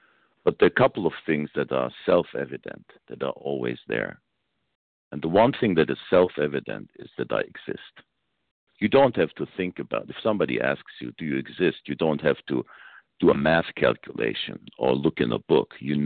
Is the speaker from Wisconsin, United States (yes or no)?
no; Florida, United States; I'm from Florida.